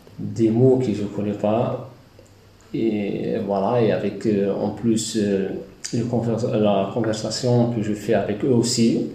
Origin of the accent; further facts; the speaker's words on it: Western Sahara; French is a second language; now in Aire-sur-l'Adour, France; je suis d'origine de Sahara occidental, c'est Sahraoui, donc apatride. Donc je suis arrivé ici en France en 2017, voilà, à Bordeaux, et après je suis venu ici à Aire-sur-l'Adour.